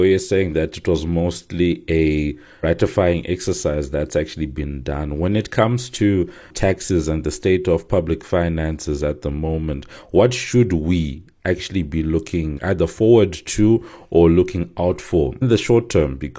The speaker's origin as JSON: {"language": "English", "country": "South Africa", "said": "Is this anything new and something that, as South African consumers, we should be worried about?"}